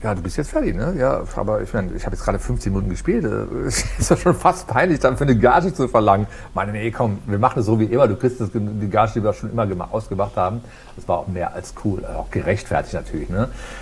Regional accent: Aachen, North Rhine-Westphalia, Germany; ich komme aus dem Rheinland, aus Aachen und bin, habe da schon, ich sag mal, professionell Musik gemacht

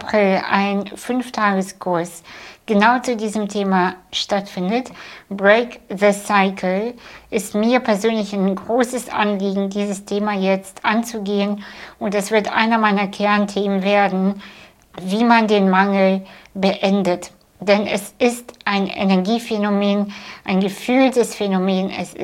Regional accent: Kazakhstan; ich bin in Kasachstan geboren, vor 37 Jahren. Und ich in einem Dorf, was nicht mal auf Google Maps zu finden ist. Es ist wirklich ein Dorf hinter dem Dorf, hinter dem Dorf, hinter dem Dorf.

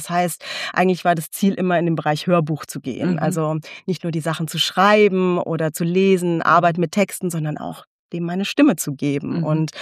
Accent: Wiesbaden, Hesse, Germany; ich bin 45 Jahre alt. Ich komme aus Wiesbaden, aus der Nachbarstadt zu Mainz.

